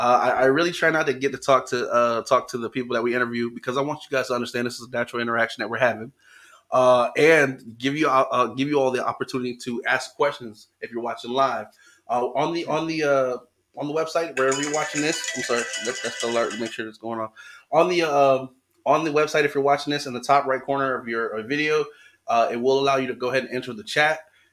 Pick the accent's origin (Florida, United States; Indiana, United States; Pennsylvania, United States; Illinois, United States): Florida, United States; Because I'm from Florida originally, so that heat, man, I love it.